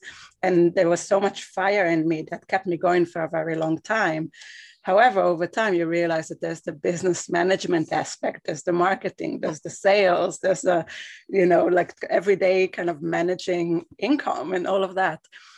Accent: Israel; So I am originally from Israel. I grew up there. I lived there for quite a long time.

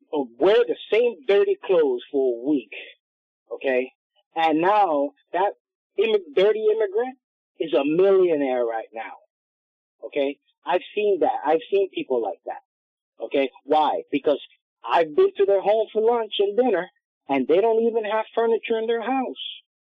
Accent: United States; You know, I grew up broke in the United States.

